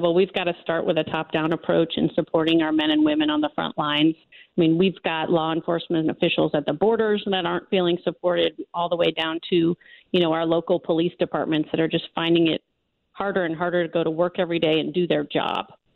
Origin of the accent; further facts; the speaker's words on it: Decatur, United States; We need to, you know, Decatur, it's my hometown.